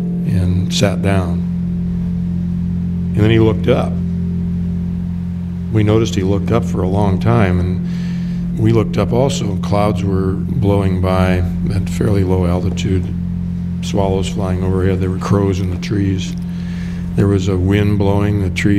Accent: Seattle, Washington, United States; from Seattle, Washington.

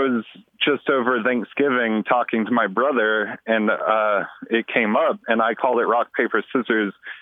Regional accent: Houston, Texas, United States; I grew up in Houston.

